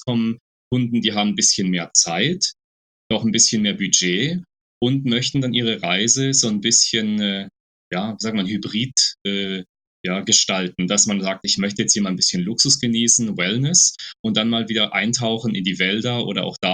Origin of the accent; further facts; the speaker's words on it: Baden-Württemberg, Germany; born there; ich als gebürtiger Schwarzwälder, ich mag die Berge auch ein bisschen